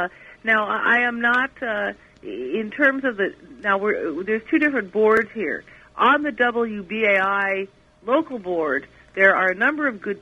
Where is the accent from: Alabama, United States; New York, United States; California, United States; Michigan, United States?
California, United States; Los Angeles; I know I come from Los Angeles